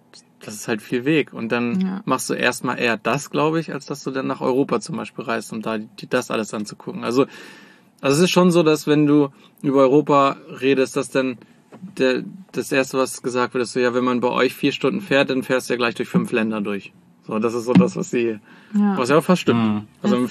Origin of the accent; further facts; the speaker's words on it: Canada; wir sind Kanadier, wir sind anders.